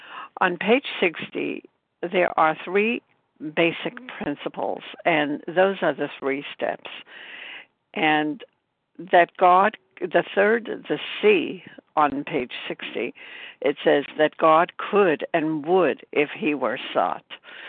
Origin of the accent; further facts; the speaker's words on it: Brooklyn, New York, United States; I'm from Brooklyn, New York.